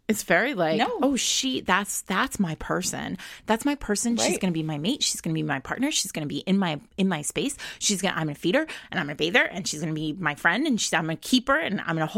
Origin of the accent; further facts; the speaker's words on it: New England, United States; now in New York City, United States; I grew up in New England. I've lived in New York City for 20 years.